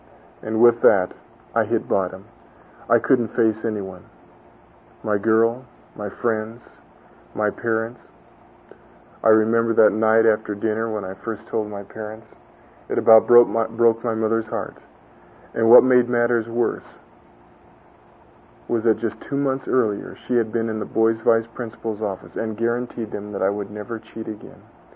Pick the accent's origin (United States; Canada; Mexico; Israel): United States; San Gabriel, California; I was raised in San Gabriel and went to San Gabriel High School.